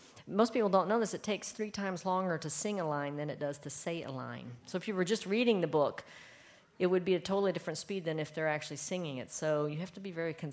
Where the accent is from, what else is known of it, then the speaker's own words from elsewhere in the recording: North Carolina, United States; But it's having grown up in the area close to Cold Mountain, I thought a lot about the bluegrass